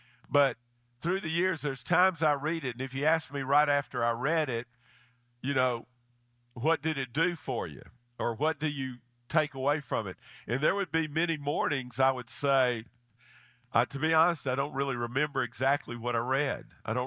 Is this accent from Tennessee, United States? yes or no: yes; Memphis, Tennessee, United States; When I was growing up in Memphis, my dad and mother, my dad from Mississippi, my mother from Memphis